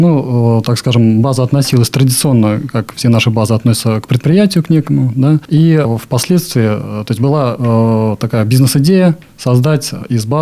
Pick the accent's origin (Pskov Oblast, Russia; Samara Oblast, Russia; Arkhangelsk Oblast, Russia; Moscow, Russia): Pskov Oblast, Russia; Velikiye Luki; родился и вырос я в городе Великие Луки, вот, собственно говоря, в этом районе и работаю